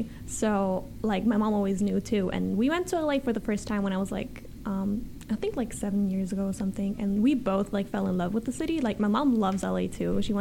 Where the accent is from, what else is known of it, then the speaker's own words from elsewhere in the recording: Vienna, Austria; Well, my acting coach back home in Vienna, actually, she was from L.A., and I've been studying with her since I was like 14.